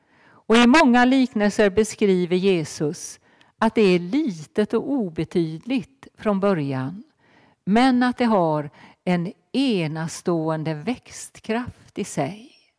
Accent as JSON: {"language": "Swedish", "town": "Marstrand", "region": "Västra Götaland County", "country": "Sweden", "tie": "born or raised there", "said": "begravningsplatsen i Marstrand där jag är född och uppvuxen."}